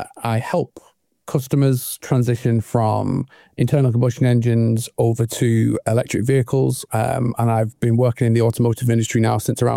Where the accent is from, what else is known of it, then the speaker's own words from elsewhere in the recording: North East England, United Kingdom; I'm from County Durham.